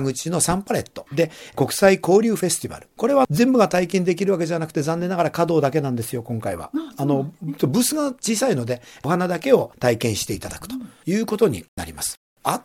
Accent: Fujisawa, Kanagawa, Japan; 生まれは藤沢市辻堂でございます。65年間藤沢市民でございます

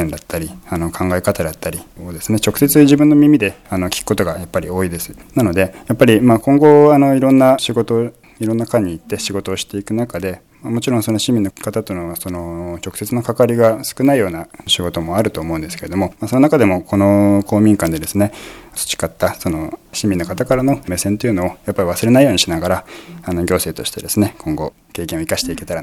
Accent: Yokohama, Kanagawa, Japan; 私横浜出身なんですけれども

